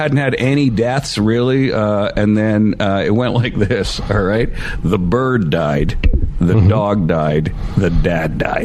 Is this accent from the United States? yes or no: no; South Africa; born there; I was born in South Africa